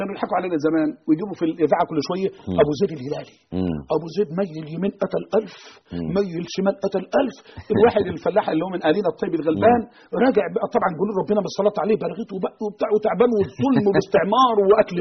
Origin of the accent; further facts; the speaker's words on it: Egypt; عندنا في مصر تدعي يعني